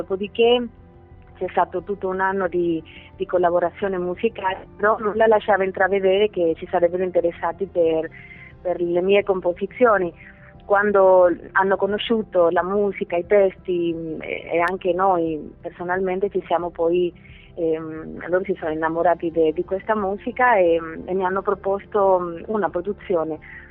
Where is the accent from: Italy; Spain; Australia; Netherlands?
Spain; Huelva, Andalusia; Io provengo dell'Andalusia e nella mia città, a Huelva, c'è una parte di terreno